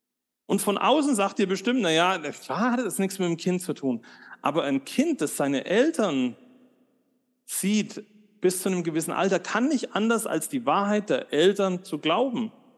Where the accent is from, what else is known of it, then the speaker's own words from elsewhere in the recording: West Germany, Germany; und ich bin immer vorsichtig, als Westdeutscher über die DDR zu reden